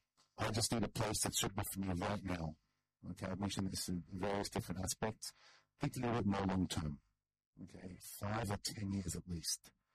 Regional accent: Australia; I'm from Australia

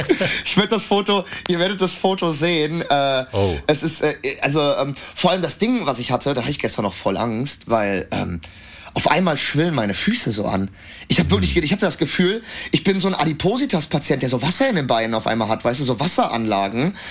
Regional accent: England, United Kingdom; German is a second language; Ich komme aus England. Anscheinend sehe ich aus wie ein Engländer.

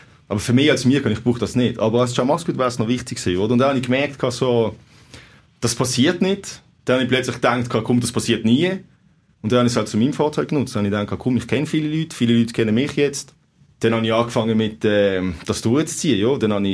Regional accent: Switzerland; Für mich als Schweizer

